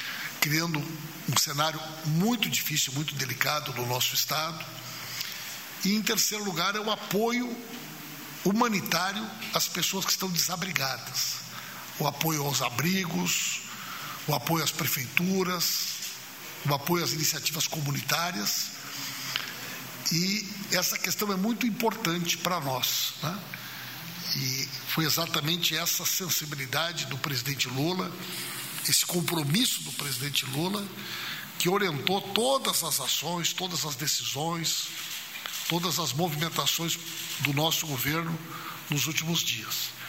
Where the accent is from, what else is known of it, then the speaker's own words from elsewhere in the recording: Rio Grande do Sul, Brazil; eu particularmente como gaúcho